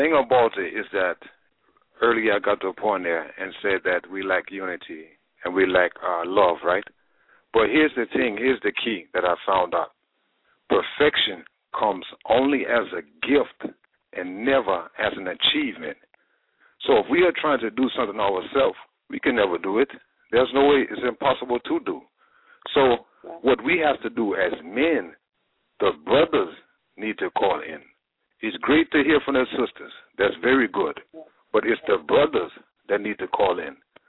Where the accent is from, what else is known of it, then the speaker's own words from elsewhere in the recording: Jamaica; Yes, I'm from Jamaica.